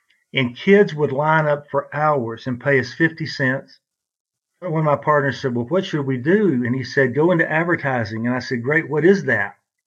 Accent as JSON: {"language": "English", "town": "Brownwood", "region": "Texas", "country": "United States", "tie": "born or raised there", "said": "And my mom and dad, we grew up in Brownwood, Texas, and my mom and dad were lifelong moderate Democrats."}